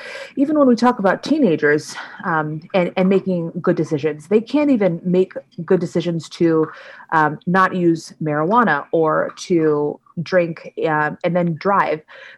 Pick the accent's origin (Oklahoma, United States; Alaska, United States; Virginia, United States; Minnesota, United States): Alaska, United States; I grew up in Alaska, and we were allowed to start driving with our temps at age 14.